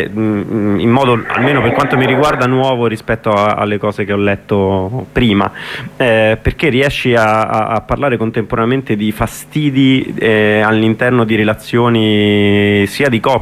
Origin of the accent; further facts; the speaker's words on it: Rome, Lazio, Italy; comunque noi qua siamo di Roma